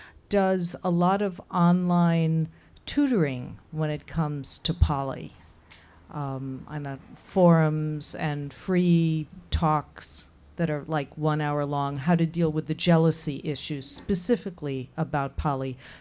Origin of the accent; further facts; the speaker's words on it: East Coast, United States; I just wanted to make a comment because I'm from the East Coast, and when poly people get together online, it's usually through meetup.com.